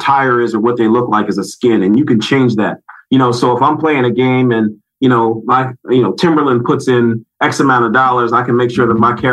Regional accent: Philadelphia, Pennsylvania, United States; Well, it's crazy. So I'm from Philadelphia.

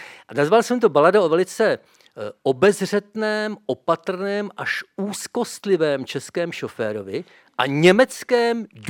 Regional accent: Dačice, South Bohemian Region, Czechia; Celý život ne, já jsem původem z Dačic.

